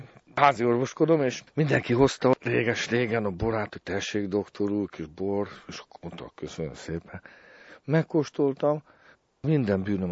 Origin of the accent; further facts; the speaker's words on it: Baranya, Hungary; Én 150 kilométerrel arrébb születtem, ott éltem Baranyában, Szendénesen.